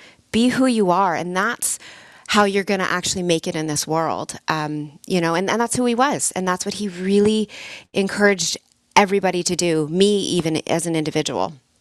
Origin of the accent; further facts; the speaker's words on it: Ontario, Canada; And even though I'm from Ontario and all my family's there, I, you know, really established some deep roots here.